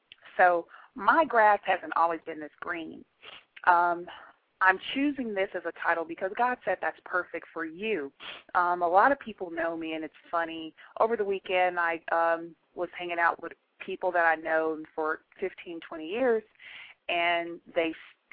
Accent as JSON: {"language": "English", "region": "California", "country": "United States", "lives_now": "Dallas, United States", "said": "We are originally from California and we reside in Dallas, Texas."}